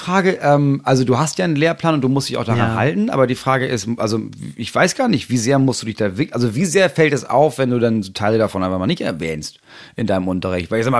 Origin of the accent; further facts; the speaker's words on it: Hamburg, Germany; Bei uns in Hamburg war es Bergen-Belsen.